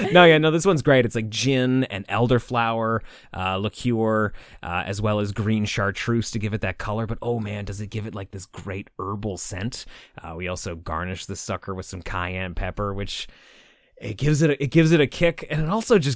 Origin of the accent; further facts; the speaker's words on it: Canada; because I'm Canadian, I guess.